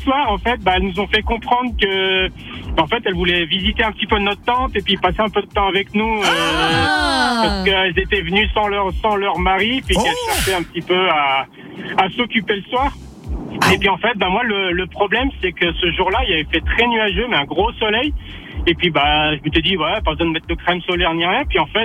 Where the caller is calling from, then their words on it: Rolle, Vaud, Switzerland; Là, je suis sur la route, j'arrive chez moi à Rol.